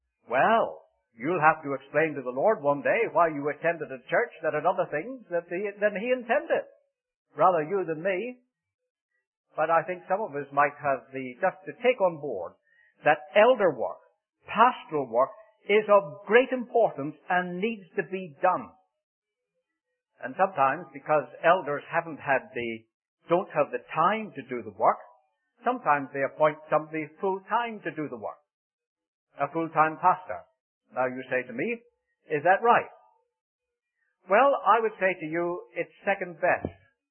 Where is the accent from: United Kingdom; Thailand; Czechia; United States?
United Kingdom; Northern Ireland; For I was brought up in Northern Ireland.